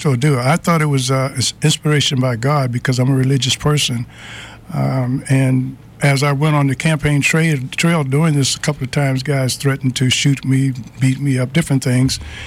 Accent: New York, United States; And being a New Yorker myself, and I had read his book

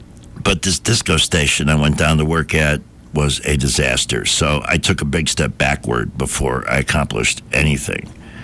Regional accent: Chicago, Illinois, United States; I'm down here from Chicago.

